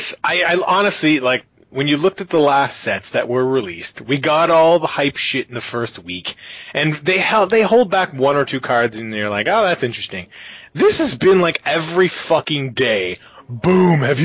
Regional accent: Canada; I'm from Canada, we got bears, I fought wolverines

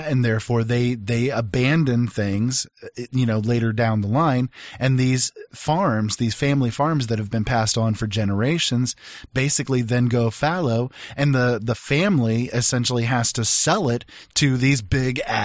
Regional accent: Indiana, United States; Well, we're from Indiana, so you know we're genetically bred to know and understand every single thing that there is to know about corn.

